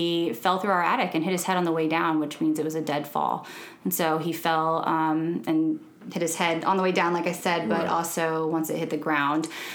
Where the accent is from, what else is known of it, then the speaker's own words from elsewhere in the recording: Jonesboro, Arkansas, United States; I grew up in Jonesboro, Arkansas.